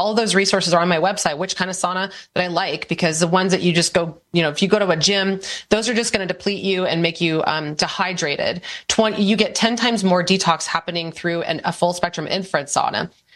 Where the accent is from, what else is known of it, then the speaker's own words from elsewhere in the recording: California, United States; I'm from Northern California myself, so hi. I don't live there now